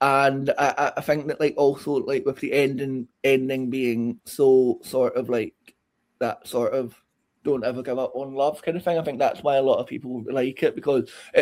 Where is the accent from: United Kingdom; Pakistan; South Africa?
United Kingdom; Scotland; I think especially being Scottish, there's like a kind of, we've got a bit of a history with folklore and legend and things like that.